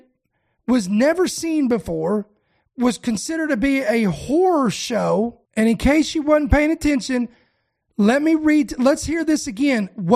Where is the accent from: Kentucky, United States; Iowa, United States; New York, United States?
Kentucky, United States; I'm just a Kentucky boy. I was raised in Kentucky, lived and raised, born in Kentucky.